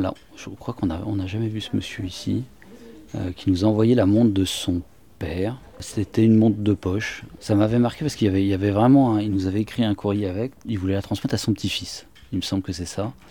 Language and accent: French; Lesneven, Brittany, France; now in Morlaix, France; Je suis de l'Aisnevin, donc un peu plus en allant vers Brest.